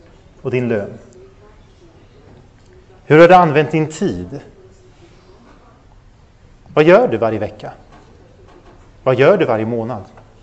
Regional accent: Sweden; Idag är jag 34 år gammal. Och när vi växte upp, jag växte upp i Sverige, kanonland.

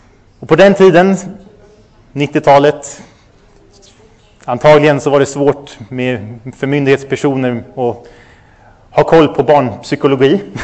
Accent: Sweden; Idag är jag 34 år gammal. Och när vi växte upp, jag växte upp i Sverige, kanonland.

